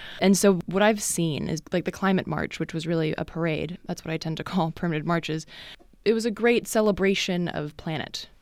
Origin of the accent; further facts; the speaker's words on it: United States; I mean, most Americans, and I'm American and Swedish, I'm a dual citizen, but I think most Americans don't have a connection to a radical past, particularly white Americans, which I am.